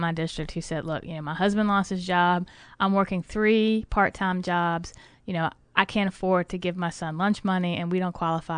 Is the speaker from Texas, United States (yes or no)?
no; Matoaka, Virginia, United States; I'm from Southern Chesterfield County down in Matoaka.